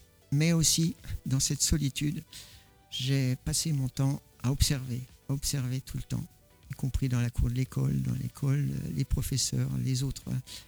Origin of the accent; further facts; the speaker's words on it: La Chapelle-Lasson, Grand Est, France; born there; je suis né dans les plaines champenoises puisque je suis né à La Chapelle-Lasson. Du côté de ma mère, on est enraciné depuis au moins le 16e siècle.